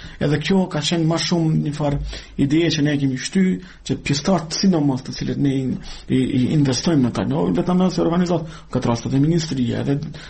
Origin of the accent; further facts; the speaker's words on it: Kosovo; Ne, si Kosovar, si pjesëtar të komuniteteve Roma Shkëli dhe Gjipjan